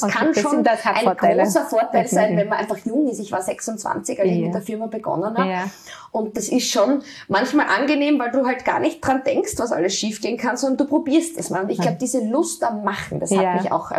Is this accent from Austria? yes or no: yes; Steins, Styria, Austria; Ich bin eigentlich aufgewachsen so am Land, so wie man das halt von den Bauern und Bäuerinnen der Umgebung kennt. Also so wie die Dorfstruktur gab es bei uns in Steins in der Weststeiermark.